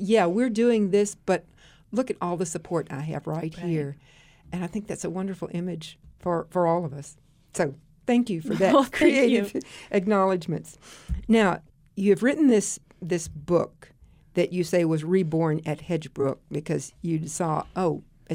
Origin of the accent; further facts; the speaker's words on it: Georgia, United States; born there; The county that I was born in is called Brooks County. It's in Georgia.